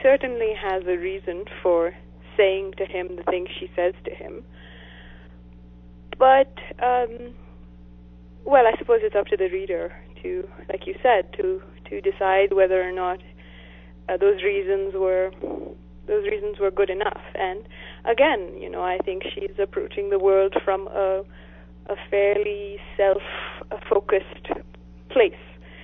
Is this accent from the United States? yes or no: no; Bengaluru, Karnataka, India; I grew up in Bangalore.